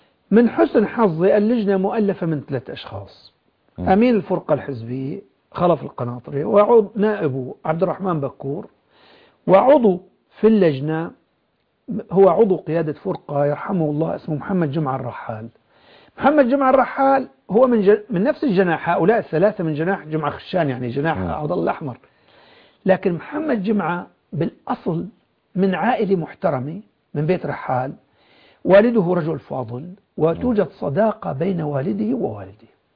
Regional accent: Idlib Governorate, Syria; فهو يدعي أنه يحمي الريف وأنا من الريف

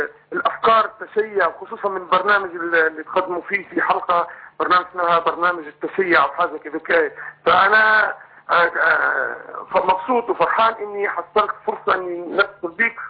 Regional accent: Libya; now in Qatar; أنا مواطن ليبي يعني، صح أنا أتكلم من قطر لكن أنا مواطن ليبي يعني من ليبيا يعني.

